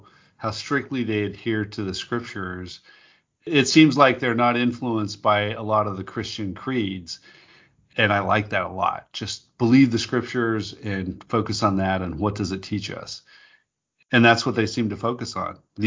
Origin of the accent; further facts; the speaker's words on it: Portland, Oregon, United States; a group of biblical scholars actually here in my hometown, Portland, Oregon